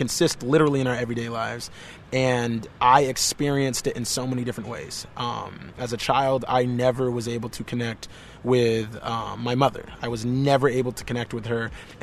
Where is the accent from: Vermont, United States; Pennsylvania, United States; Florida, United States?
Vermont, United States; Growing up in Vermont had its own hardships. There was a lot of adversity that I had to face.